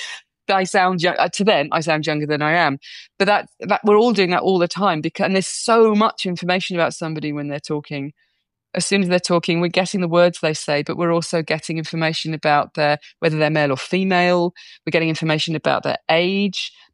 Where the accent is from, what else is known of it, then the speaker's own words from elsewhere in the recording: the north of England, United Kingdom; now in London, United Kingdom; So I come from the north of England. And when I go back to the north of England, my accent changes completely